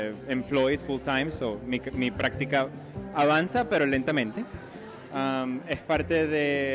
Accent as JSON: {"language": "Spanish", "country": "Venezuela", "tie": "born or raised there", "moved": "yes", "lives_now": "Canada", "said": "viendo mi niñez en Venezuela y a través de un ojo distinto, ¿no? De un lente distinto, que es ahora canadiense, adulto"}